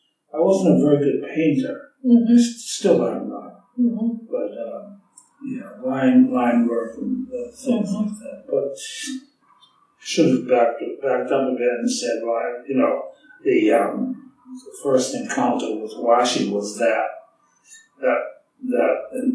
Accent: Boston, Massachusetts, United States; I grew up in Dorchester, Massachusetts.

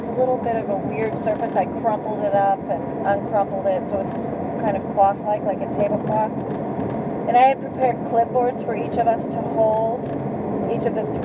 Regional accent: Texas, United States; We lived far away. I grew up in Texas, she was in California

